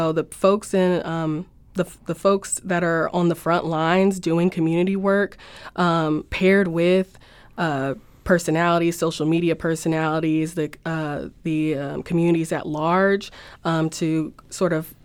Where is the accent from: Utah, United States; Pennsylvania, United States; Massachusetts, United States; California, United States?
California, United States; Los Angeles; now in St. Louis, United States; I'm from Los Angeles and moved here for the school.